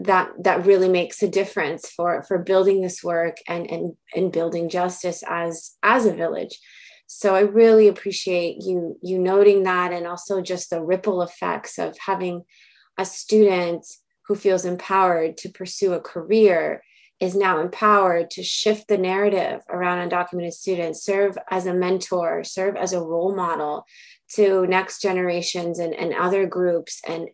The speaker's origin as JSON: {"language": "English", "country": "Canada", "lives_now": "United States", "said": "our listeners might not be aware that I'm Canadian and I worked with undocumented immigrants in Canada before arriving to Chicago and then Sacramento."}